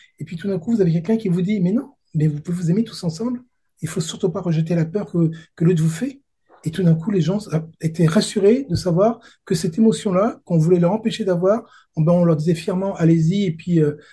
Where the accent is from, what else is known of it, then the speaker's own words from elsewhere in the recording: France; alors moi je suis français, et donc du coup ma géographie c'était plutôt l'Europe, et principalement la France.